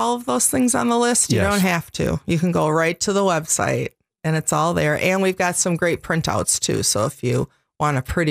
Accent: Wisconsin, United States; You know what, though? We're from Wisconsin, and we know how to deal with weather.

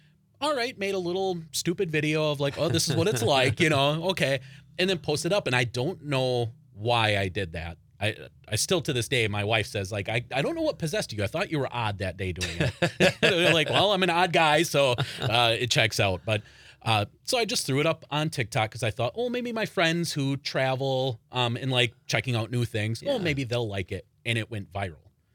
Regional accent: Green Bay, Wisconsin, United States; Green Bay.

